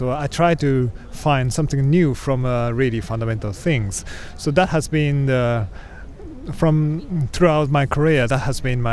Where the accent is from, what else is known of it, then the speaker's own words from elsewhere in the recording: Tokyo, Japan; English is a second language; from Tokyo.